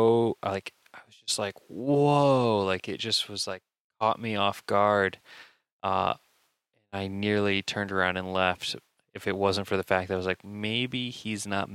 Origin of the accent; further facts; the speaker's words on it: Indiana, United States; I'm from Indiana, Steve.